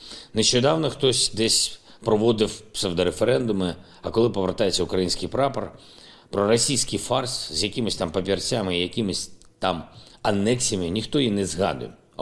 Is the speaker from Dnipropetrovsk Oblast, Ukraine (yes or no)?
yes; Kryvyi Rih, Dnipropetrovsk Oblast, Ukraine; Воїнам 129-ї бригади мого рідного Кривого Рогу